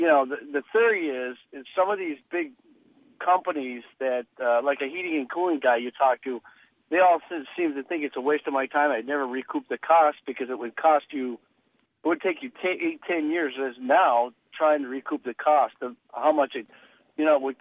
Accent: Southwest, United States; Of course, I grew up in the Southwest, in the desert Southwest, and my folks still live out there.

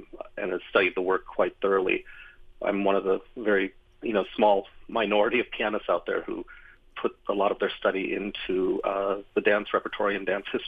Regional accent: Los Angeles, California, United States; where I grew up in Los Angeles

